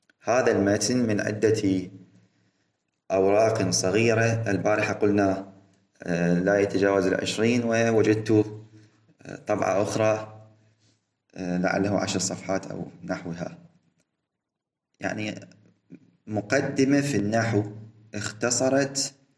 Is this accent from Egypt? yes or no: no; Iraq; نحن عندنا في العراق أيضا نستعمل هذا اللفظ،